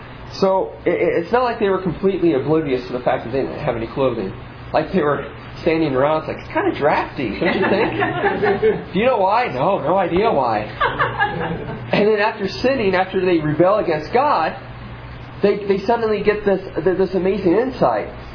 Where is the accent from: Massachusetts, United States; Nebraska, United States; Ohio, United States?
Nebraska, United States; You know that I'm from, well, some of you know I'm from Nebraska, and if you are from Nebraska, you just are born with this innate